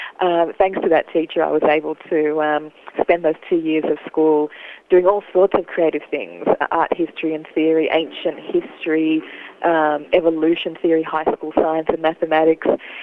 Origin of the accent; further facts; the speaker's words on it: Sydney, New South Wales, Australia; also born or lived in Germany / Melbourne; I was born and raised in Sydney, lived here for 25 years. I then moved to Germany before moving to Melbourne. Mm-hmm. Which is very much home. I'm living in Sydney at the moment.